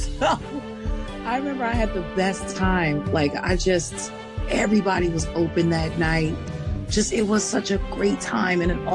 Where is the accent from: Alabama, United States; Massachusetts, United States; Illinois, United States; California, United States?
Illinois, United States; Peoria; now in New York, United States; I'm Midwest, born and raised in Peoria, Illinois. You know, cornfields and stuff like that.